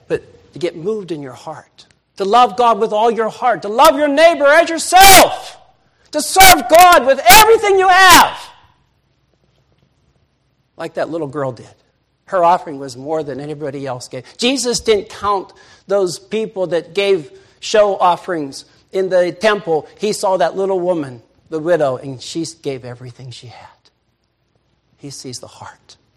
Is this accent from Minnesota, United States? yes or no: no; Pennsylvania, United States; See, I'm from Pennsylvania.